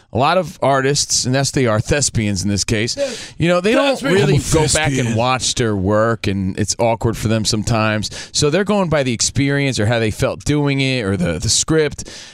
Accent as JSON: {"language": "English", "town": "Union", "region": "New Jersey", "country": "United States", "said": "I'm from Union, New Jersey."}